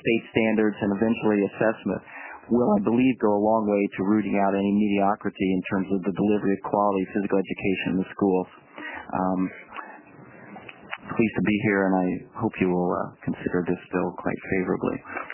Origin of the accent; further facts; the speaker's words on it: Indiana, United States; I mean, I grew up in Indiana where and played sports in high school, basketball kind of gets in your blood.